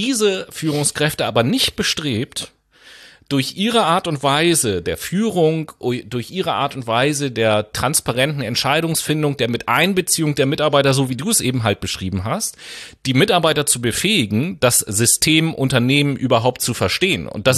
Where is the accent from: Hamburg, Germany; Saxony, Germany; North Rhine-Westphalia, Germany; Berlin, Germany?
Hamburg, Germany; ich komme ja aus Hamburg, ne?